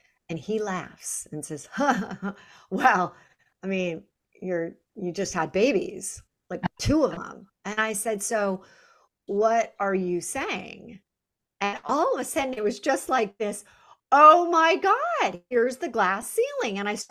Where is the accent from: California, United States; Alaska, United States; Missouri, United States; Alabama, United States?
California, United States; I grew up in the Silicon Valley. I was a high-tech girl.